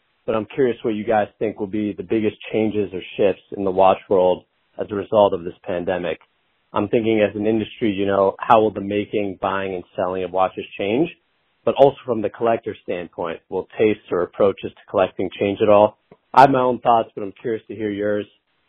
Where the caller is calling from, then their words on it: Washington, District of Columbia, United States; I'm calling from Washington, D.C.